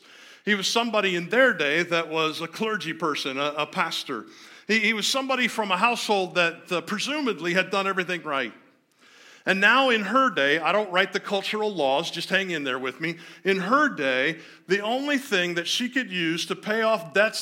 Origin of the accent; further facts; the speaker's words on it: Indianapolis, Indiana, United States; But anyway, I'm from Indianapolis, so I don't have a funny accent. Well, actually, I do have a funny accent.